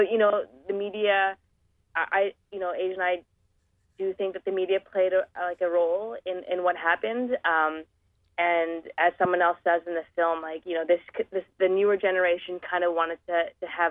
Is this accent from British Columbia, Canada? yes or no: yes; Vancouver, British Columbia, Canada; two people who were, you know, born and raised in Vancouver.